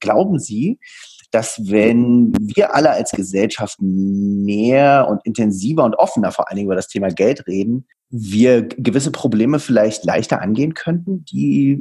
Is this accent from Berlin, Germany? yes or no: yes; Berlin, Germany; born there; Ich bin auch gebürtiger Berliner